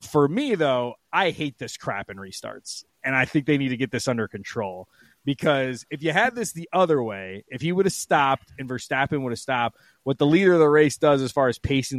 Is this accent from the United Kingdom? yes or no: yes; England, United Kingdom; growing up in England, it's probably two things